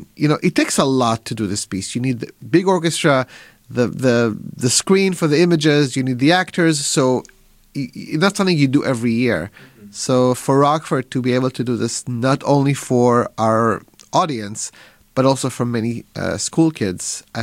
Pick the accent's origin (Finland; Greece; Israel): Israel; now in United States; I grew up in Israel, but my family immigrated from Morocco to Israel.